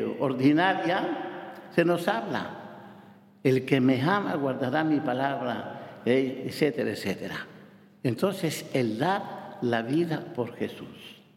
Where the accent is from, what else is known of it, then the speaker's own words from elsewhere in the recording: Zamora, Castile and León, Spain; En mi pueblo, bueno, en Zamora